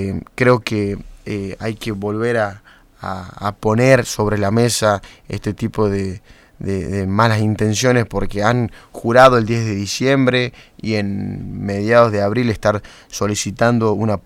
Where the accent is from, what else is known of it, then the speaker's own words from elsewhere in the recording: Salta, Argentina; somos los salteños